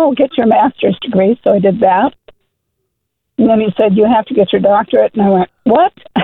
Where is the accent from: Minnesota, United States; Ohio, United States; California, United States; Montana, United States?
Minnesota, United States; moved away as an adult; Well, I am a transplant from Minnesota. The Lord sent us down here in 2019 to work with a church.